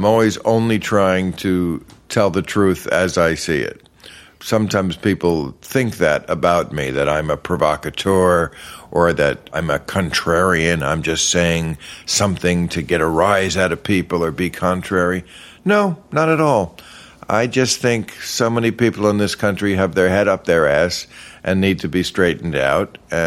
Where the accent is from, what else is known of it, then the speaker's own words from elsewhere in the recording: New Jersey, United States; also born or lived in New York; I was born in New York, and then like so many people of that era, they moved out to the suburbs. So I grew up... in New York, in New Jersey.